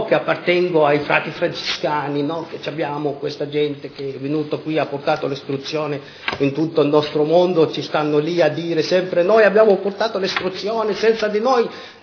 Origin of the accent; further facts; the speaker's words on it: Palestine; born there; Italian is a second language; Anche se noi tutti quanti siamo nati in Palestina.